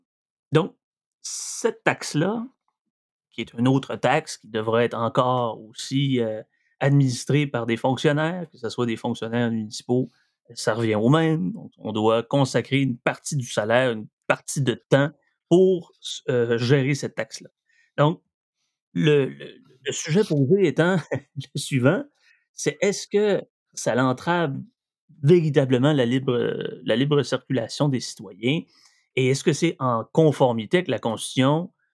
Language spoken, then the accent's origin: French; Quebec, Canada; Je viens moi-même du Saguenay, je suis un régional, et j'adore les îles de la Madeleine.